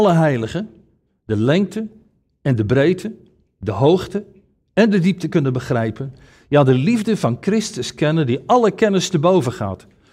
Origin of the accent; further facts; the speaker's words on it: Rotterdam, South Holland, Netherlands; Ik ben een Rotterdammer, geboren en getogen in Rotterdam. En als ik terugdenk aan mijn vroege jaren, zowel in Rotterdam-Noord als in Rotterdam-Zuid